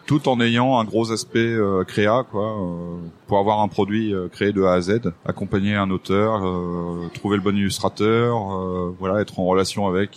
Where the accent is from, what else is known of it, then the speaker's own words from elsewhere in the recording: Hauts-de-France, France; Non, moi, je viens du Nord à la base, pas très loin de la Marne et tout ça.